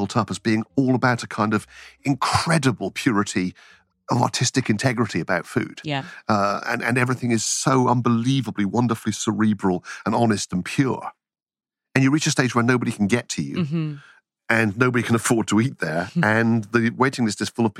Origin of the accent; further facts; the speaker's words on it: England, United Kingdom; accent: English; You'll hear me saying that with the best that my English accent can